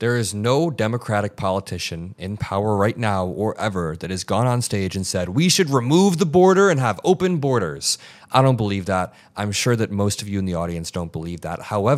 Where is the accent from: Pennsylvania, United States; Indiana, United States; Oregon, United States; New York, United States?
Indiana, United States; have bought a house back in my home state of Indiana.